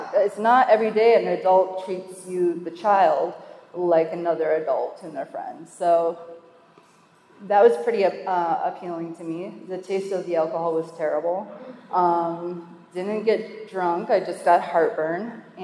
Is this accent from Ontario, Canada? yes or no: yes; Ontario, Canada; I'm from Ontario, Canada.